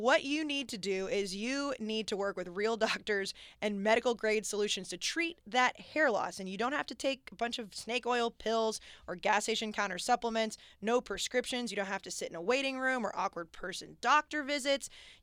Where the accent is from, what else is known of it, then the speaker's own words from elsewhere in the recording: Texas, United States; now in New York, United States; I mean, growing up in Texas, you just don't have that.